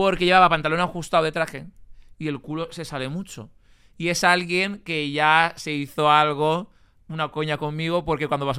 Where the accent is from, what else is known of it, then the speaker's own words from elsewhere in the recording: Alzira, Valencian Community, Spain; Solo te digo que estudió en mi pueblo, en Alcira.